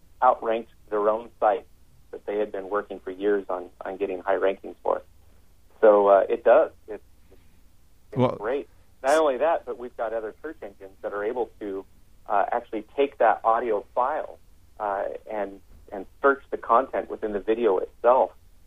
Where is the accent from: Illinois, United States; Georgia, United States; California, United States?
California, United States; I grew up in the Napa Valley